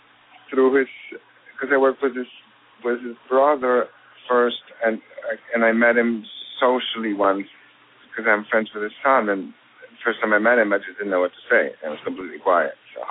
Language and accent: English; Poland; I come from Poland